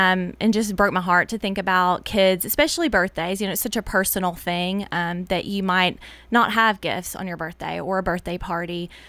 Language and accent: English; Murfreesboro, Tennessee, United States; Nathan and I grew up in Murfreesboro, went to Blackman High School.